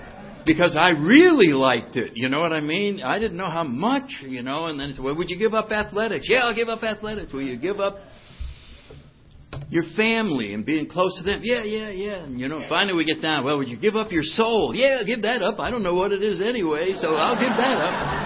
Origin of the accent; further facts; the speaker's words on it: New Haven, Connecticut, United States; I grew up in Connecticut, in New Haven, and... seemed like a pretty normal childhood